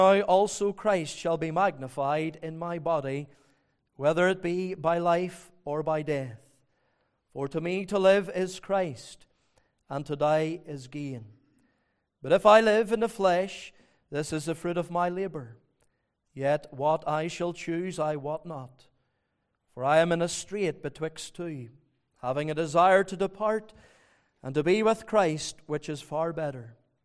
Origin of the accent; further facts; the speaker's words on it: Magherafelt, Northern Ireland, United Kingdom; But I'm from Macrofelt, so they'll understand me, so they will.